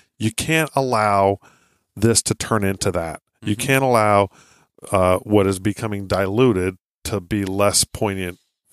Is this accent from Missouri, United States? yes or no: no; Iowa, United States; My home state. I was born there.